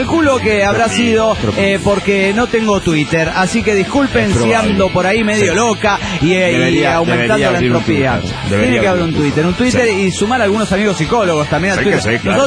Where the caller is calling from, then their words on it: Argentina; de Argentina.